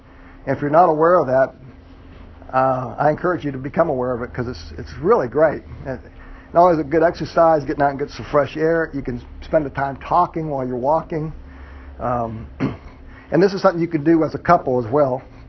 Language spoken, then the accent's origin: English; Phoenix, Arizona, United States; I'm from, Sandy and I are both from the west. We're from the Phoenix area.